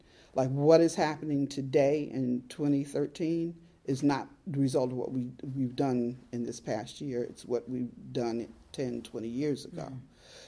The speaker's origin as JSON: {"language": "English", "town": "Aliquippa", "region": "Pennsylvania", "country": "United States", "tie": "born or raised there", "also_born_or_lived": "Harlem, New York", "said": "Me as a child, I was born in Harlem Hospital. 3 weeks later, my mother and father went back to where my mother grew up in Aliquippa, Pennsylvania."}